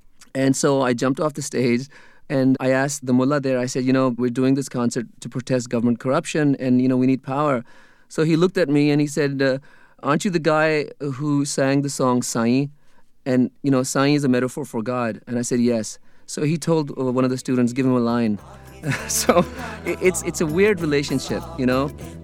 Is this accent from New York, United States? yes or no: yes; Rockland County, New York, United States; I looked at my life growing up in Rockland County, New York, where I was in a garage band with Jewish kids, with Christian kids